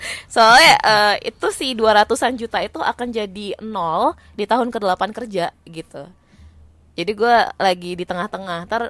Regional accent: Medan, North Sumatra, Indonesia; moved away; gua dari Medan terus berangkat ke Jakarta kan pengen itu gue kena karma deh kayak kan dari Medan gue pengen ke Jakarta bosen di Medan

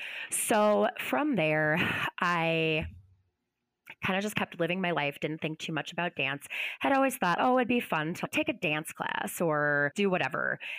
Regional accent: Minnesota, United States; It's called the Twin Cities. I'm from Minnesota.

